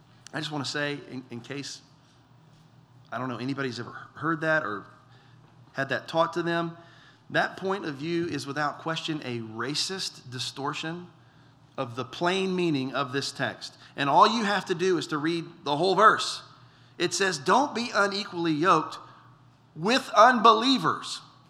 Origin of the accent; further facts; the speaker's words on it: Deep South, United States; I grew up in the Deep South